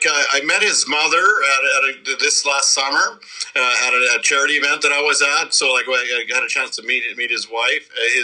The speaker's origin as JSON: {"language": "English", "region": "Saskatchewan", "country": "Canada", "tie": "born or raised there", "said": "I grew up in Saskatchewan, and I know a lot of people that are there"}